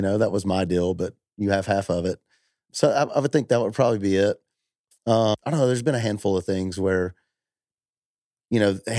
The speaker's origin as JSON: {"language": "English", "town": "Tullahoma", "region": "Tennessee", "country": "United States", "tie": "born or raised there", "said": "I want to go back to Tullahoma, Tennessee, my hometown, and go, I got a record deal"}